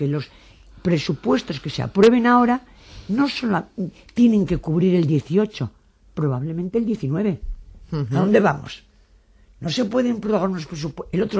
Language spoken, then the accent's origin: Spanish; Bilbao, Basque Country, Spain; Yo de Bilbao